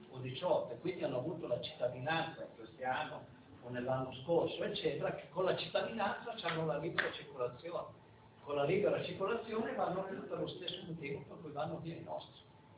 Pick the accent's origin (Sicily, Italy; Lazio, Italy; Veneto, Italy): Veneto, Italy; Io vengo dal Veneto, in Veneto quest'estate